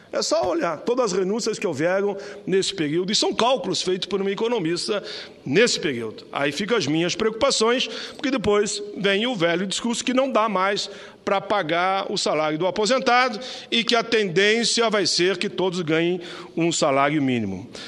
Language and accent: Portuguese; Rio Grande do Sul, Brazil; e falo como gaúcho, como gaudério, lá do meu Rio Grande